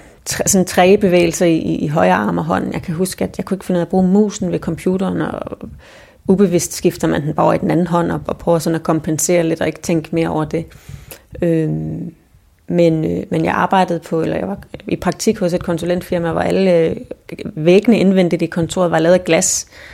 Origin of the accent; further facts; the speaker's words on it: Odense, Region of Southern Denmark, Denmark; en gammel veninde i Odense, hvor jeg kommer fra